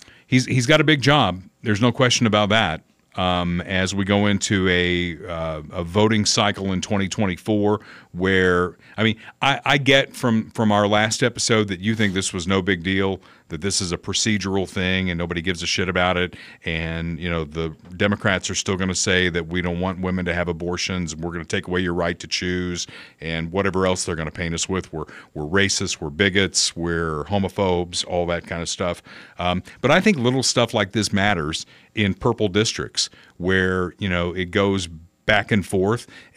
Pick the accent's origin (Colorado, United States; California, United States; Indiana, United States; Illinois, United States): Indiana, United States; people from states like Indiana, my home state, that have made it a little more difficult.